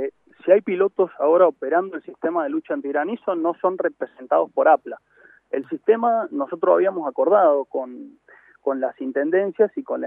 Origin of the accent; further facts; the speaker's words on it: Mendoza, Argentina; Soy de Mendoza, correcto.